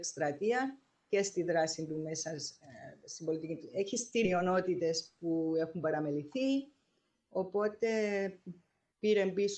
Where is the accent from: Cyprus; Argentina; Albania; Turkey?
Cyprus; moved away as an adult; now in New York, United States; Εγώ κατάγομαι από την Κύπρο και ήρθα στη Νέα Υόρκη το 1981.